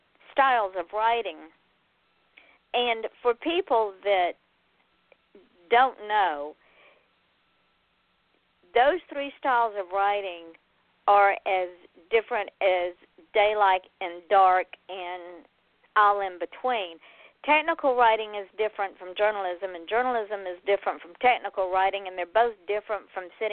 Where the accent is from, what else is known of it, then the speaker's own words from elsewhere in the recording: Atlanta, Georgia, United States; He is from Atlanta, my hometown, so I consider him a brother by another mother because that's the way we roll in Georgia.